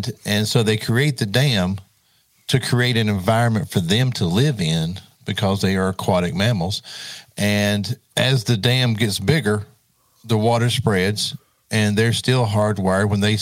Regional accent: South Carolina, United States; here in my home state in South Carolina

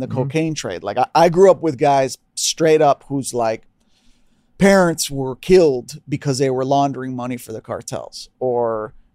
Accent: Miami, Florida, United States; And I didn't grow up here, right? Like, I grew up in Miami. I'm Latino. I'm Cuban.

